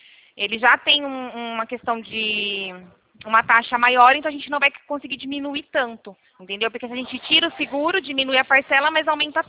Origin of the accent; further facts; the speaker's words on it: Rio Claro, São Paulo, Brazil; a gente é do interior de São Paulo, Rio Claro.